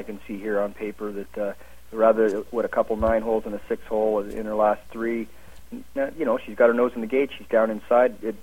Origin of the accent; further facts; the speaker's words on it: London, Ontario, Canada; moved away; I'd left London and hadn't done a lot of racing in London.